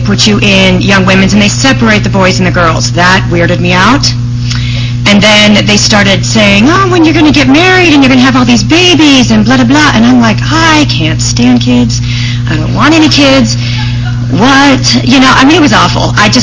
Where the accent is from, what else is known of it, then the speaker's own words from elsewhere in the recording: Las Vegas, Nevada, United States; also born or lived in Provo; I was born in Provo, and my parents moved me to Vegas when I was like 11 months old. It was awesome. So I was raised in Vegas